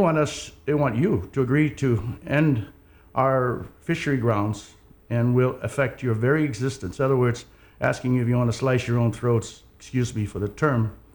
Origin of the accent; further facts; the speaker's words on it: American Samoa; I'm here as an American Samoa citizen and businessman.